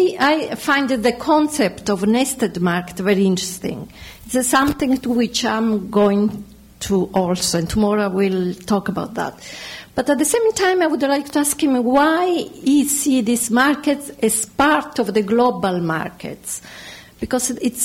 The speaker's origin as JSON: {"language": "English", "country": "Italy", "second_language": "English", "said": "from Italy."}